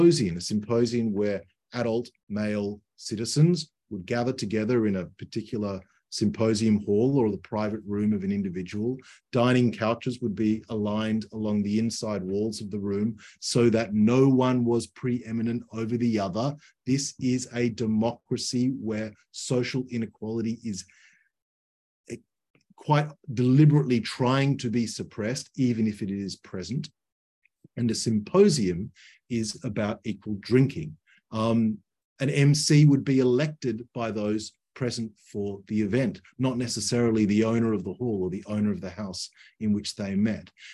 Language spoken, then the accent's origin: English; Australia; As an Australian, I kind of compare it in my mind to Gallipoli.